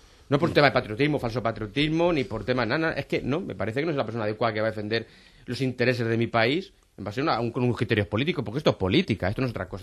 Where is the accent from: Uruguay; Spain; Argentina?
Spain; aquí somos españoles